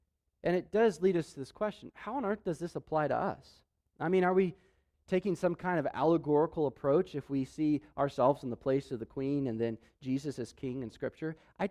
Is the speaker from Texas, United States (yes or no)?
no; Denver, Colorado, United States; the Denver Nuggets won the NBA championship. That's my hometown, so I was very excited to see that.